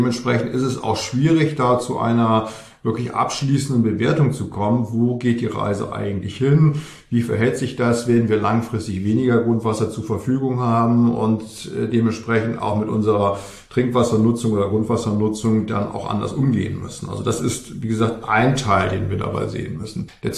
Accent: Schleswig-Holstein, Germany; Ja, Wasser hier bei uns in Schleswig-Holstein

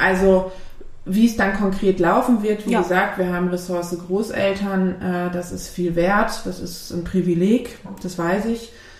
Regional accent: Essen, North Rhine-Westphalia, Germany; Ich bin in Essen geboren und bin auch nie weggezogen.

